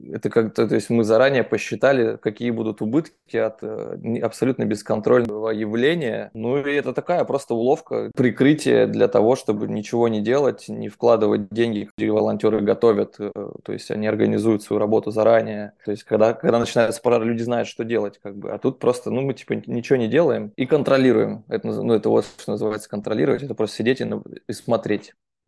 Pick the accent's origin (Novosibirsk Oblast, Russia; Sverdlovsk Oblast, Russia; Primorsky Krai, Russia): Novosibirsk Oblast, Russia; Novosibirsk; я из Новосибирска, из Сибири